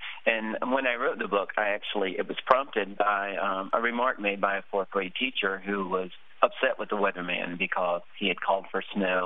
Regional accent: Alabama, United States; I grew up in Alabama, in the northeastern corner of Alabama, the highest elevation of the state and pretty far south.

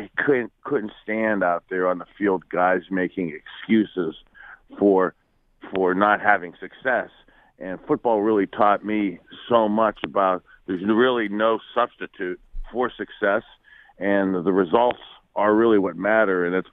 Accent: Youngstown, Ohio, United States; And growing up in Youngstown, really the chance of having a consistent, sustainable, long-term job wasn't great, especially in the 80s.

